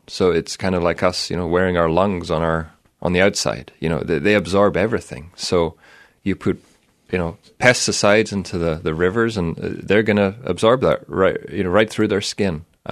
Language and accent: English; Scotland, United Kingdom; I grew up in Scotland. I did my undergraduate degree in Aberdeen, and I'd never left Europe